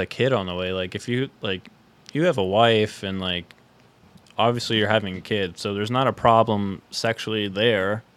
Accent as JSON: {"language": "English", "region": "Pennsylvania", "country": "United States", "tie": "born or raised there", "said": "growing up in Schuylkill County, like, any single place you go, there's going to be jokes about it."}